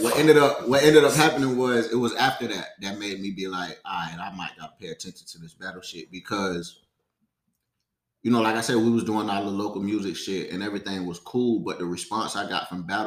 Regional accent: Tampa, Florida, United States; also born or lived in Chicago; I'm originally from Chicago, you know what I'm saying? But moved to Tampa when I was like 10, 11 years old. Goddamn. Been rocking out in Tampa since, you know what I mean? So I consider me a Tampa dude.

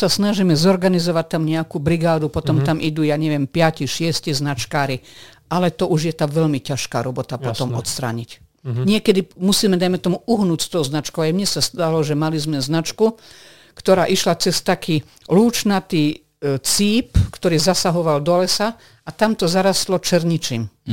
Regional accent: Zvolen, Banská Bystrica Region, Slovakia; keďže ja som zo Zvolena a aj značkujem aktívne v regióne Zvolen

